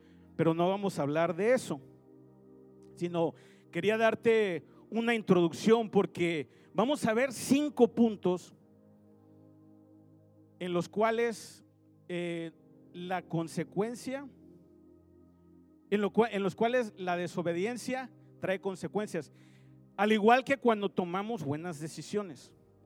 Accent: Puerto Rico; Sorry, se me trabó la... Es que soy puertorriqueño.

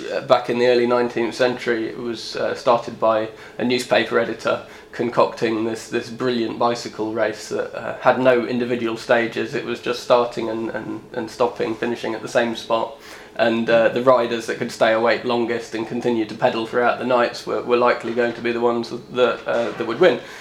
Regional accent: Midlands, United Kingdom; Myself, growing up in the Midlands, it wasn't at all like London, there wasn't as much going on.

